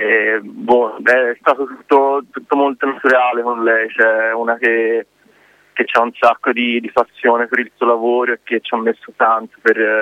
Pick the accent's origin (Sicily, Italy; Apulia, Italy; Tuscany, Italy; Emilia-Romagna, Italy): Tuscany, Italy; Montespertoli; Poi sono qua, dico, vicino, sono di Montespertoli